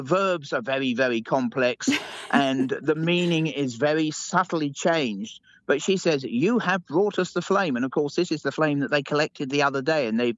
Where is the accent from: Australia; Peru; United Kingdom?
United Kingdom; London; 2012 in my hometown of London.